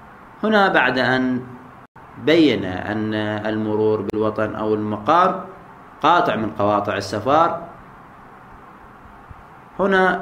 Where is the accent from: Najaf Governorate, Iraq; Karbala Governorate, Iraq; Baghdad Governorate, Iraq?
Najaf Governorate, Iraq; Najaf; born there; فمثلا أنا ولدت في مدينة النجف، فهنا هذه تعد بلدي وموطني، وأنا أعد فيها حاضرا غير مسافر